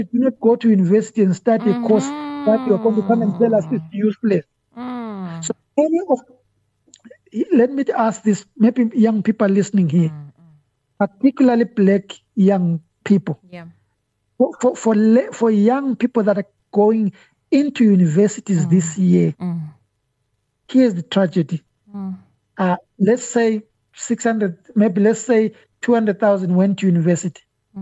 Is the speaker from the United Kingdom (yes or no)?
no; Zimbabwe; Many years ago, when I was growing up, I grew up in Zimbabwe.